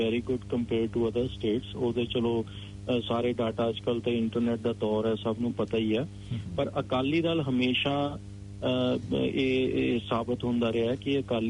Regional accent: Punjab, India; ਅਸੀਂ ਪੰਜਾਬੀ ਤਾਂ world famous ਹੈ

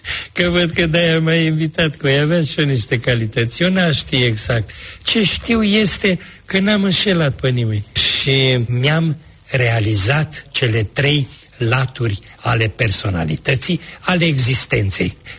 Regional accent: Oltenia, Romania; sunt oltean.

